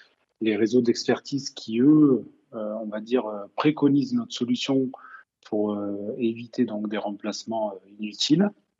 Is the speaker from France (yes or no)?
yes; Toulouse, Occitanie, France; Et puis quand on est Toulousain